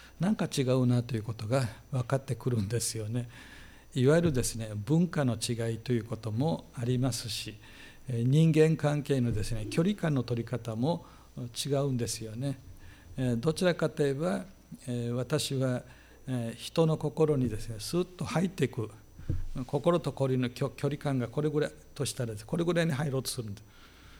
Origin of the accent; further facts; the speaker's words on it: Okinawa, Japan; 私は沖縄生まれの沖縄育ちですから、本土でですね生活したのはごくごくわずかな期間、進学校に行った時ですね。